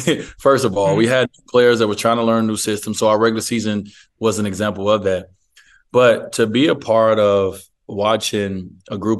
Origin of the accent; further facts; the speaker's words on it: United States; I'm a minority, by the way, as an American.